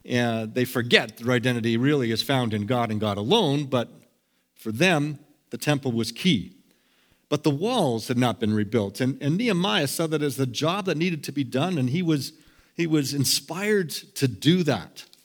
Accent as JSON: {"language": "English", "region": "Scotland", "country": "United Kingdom", "said": "I'm from Scotland and sort of have some Celtic background"}